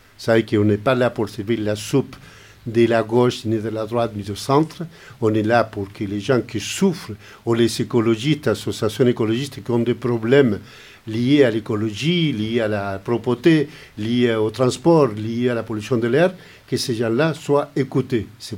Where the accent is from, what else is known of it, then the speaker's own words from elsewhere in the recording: Chile; now in Marseille, France; je viens de loin, avec mon accent. Je suis d'origine chilienne. Je viens de la dictature de Pinochet.